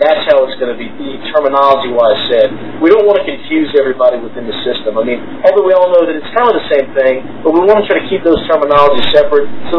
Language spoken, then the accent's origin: English; Canada; As a Canadian, the only races New York, PA, and in the NBL National Series